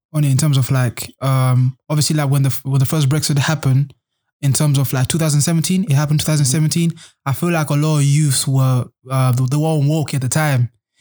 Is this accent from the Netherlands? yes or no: no; Namibia; English is a second language; I'm from I'm just saying my country. I'm from Namibia. That's in the part, in the south part of South, you know, in the of Africa.